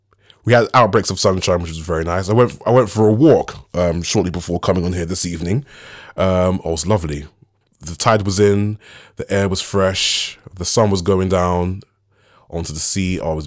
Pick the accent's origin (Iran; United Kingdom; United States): United Kingdom; London; So I was born and raised in the East End of London.